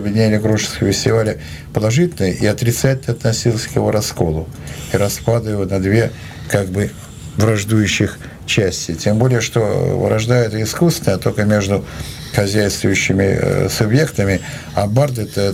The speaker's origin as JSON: {"language": "Russian", "town": "Leningrad", "region": "Saint Petersburg", "country": "Russia", "moved": "yes", "lives_now": "Moscow, Russia", "said": "я же в Москву переехал в 72-м году, я ленинградец."}